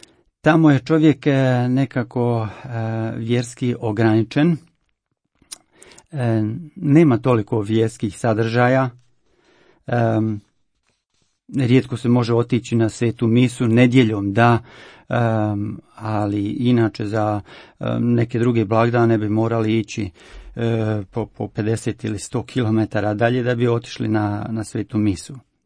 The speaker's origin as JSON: {"language": "Croatian", "country": "Bosnia & Herzegovina", "tie": "born or raised there", "also_born_or_lived": "Switzerland", "moved": "yes", "lives_now": "Croatia", "said": "I kako smo u ratnom vihoru izgubili roditeljske kuće u Bosni, oba dvoje smo rodom iz Bosne, kupili smo gradilište i napravili obiteljsku kuću u Hrvatskoj."}